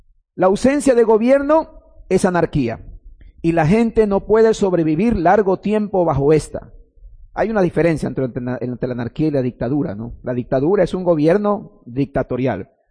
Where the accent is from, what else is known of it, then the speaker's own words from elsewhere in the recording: Ecuador; Ustedes recordarán, tal vez como nosotros como ecuatorianos